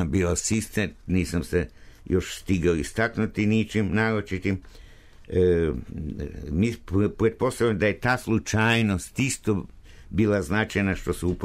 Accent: Pančevo, Vojvodina, Serbia; born there; da sam rođen u Pančevu, a nije nigde pisalo tamo šta sam po nacionalnosti, sam Rus

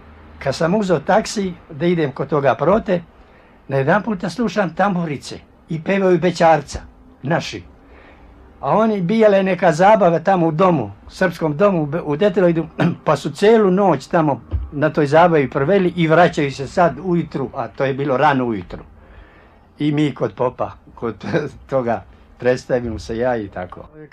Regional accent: Pljevlja, Pljevlja Municipality, Montenegro; moved away as an adult; i on me pita odakle si, kaže. Ja kažem iz Pljevalja.

